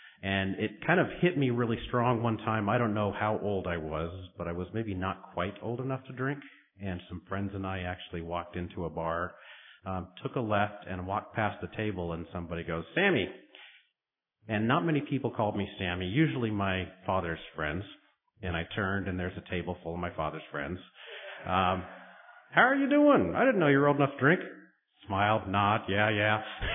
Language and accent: English; Alaska, United States; I was born and raised in Alaska